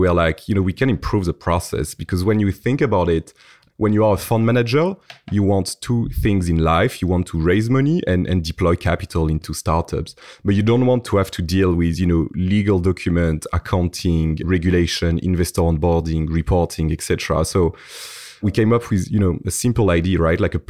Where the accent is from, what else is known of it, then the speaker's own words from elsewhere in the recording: Lyon, Auvergne-Rhône-Alpes, France; moved away as an adult; now in London, United Kingdom; I remember I was in my hometown in Lyon, in France back then.